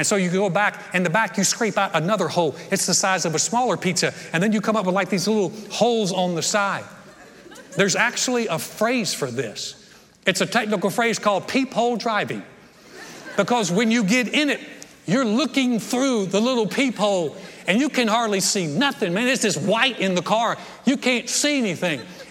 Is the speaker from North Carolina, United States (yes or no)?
yes; North Carolina, United States; But in the regions of the north, where I grew up in North Carolina, you would come out sometimes and my car